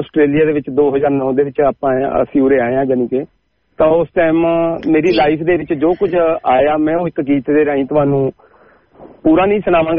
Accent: Dhanetha, Punjab, India; ਹਾਂਜੀ ਪੰਜਾਬ ਚੋਂ ਮੇਰਾ ਜ਼ਿਲ੍ਹਾ ਪਟਿਆਲਾ ਜੀ ਤੇ ਤਹਿਸੀਲ ਸਮਾਣਾ ਪੈਂਦੀ ਆ ਸਾਨੂੰ ਸਮਾਣੇ ਦੇ ਲਾਗੇ ਮੇਰਾ ਪਿੰਡ ਆ ਧਨੇਠਾ ਧਨੇਠਾ ਪਿੰਡ ਹਰਿਆਣੇ ਤੇ ਪੰਜਾਬ ਦੇ ਬਾਰਡਰ ਦੇ ਉੱਪਰ ਹੈ ਤੇ ਸਾਡੀ ਯਾਨੀ ਕਿ ਪਿੰਡ ਬਹੁਤ ਸਾਡਾ ਕਾਫੀ ਵੱਡਾ ਪਿੰਡ ਆ

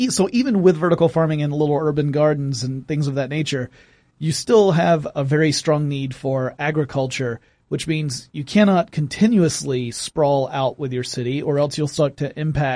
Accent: Georgia, United States; In my hometown, like where I grew up, which is in rural Georgia, which it's no longer rural.

